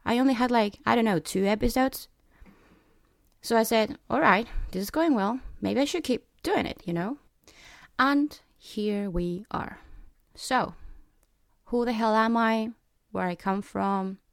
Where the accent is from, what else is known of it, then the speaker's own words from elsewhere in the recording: Chile; English is a second language; I'm from Chile, that is in South America.